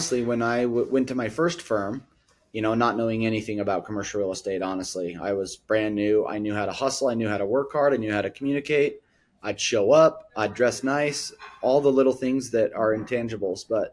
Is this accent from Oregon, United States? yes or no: no; Salt Lake City, Utah, United States; So I'm from Salt Lake City, Utah. I live about 20 miles north of Salt Lake in a place called Kaysville. So Davis County. I was born and raised here.